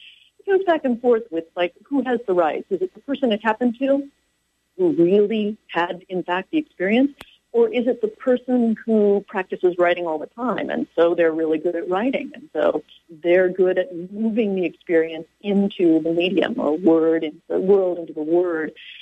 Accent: Los Angeles, California, United States; moved away as an adult; now in Louisiana, United States; No, I'm a native Californian. I was born in Los Angeles. I've been at Louisiana since 2004

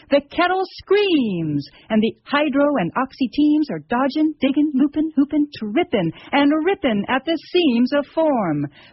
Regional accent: San Francisco, California, United States; now in Davis, United States; when I was growing up in San Francisco, mm-hmm. my mom and my stepfather and my stepsister, we used to take little trips up to this, you know, up to Tahoe

